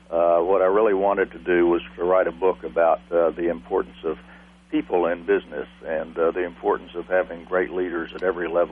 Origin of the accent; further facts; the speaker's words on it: San Antonio, Texas, United States; born there; I was born in San Antonio, Texas, on the snowiest day in the history of San Antonio, January 1st, 1947.